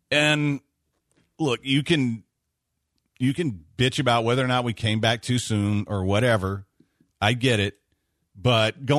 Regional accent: United States; I'm an American.

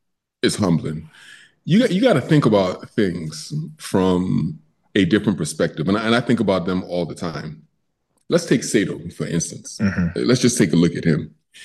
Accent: Nigeria; now in United States; Yes. Nigeria, to be specific.

